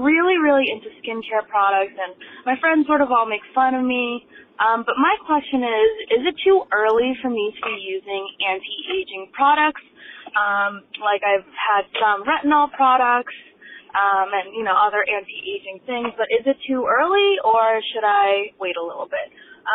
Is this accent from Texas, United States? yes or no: no; Boston, Massachusetts, United States; And I'm also from the Boston area and have a 781 phone number. Very proud of that.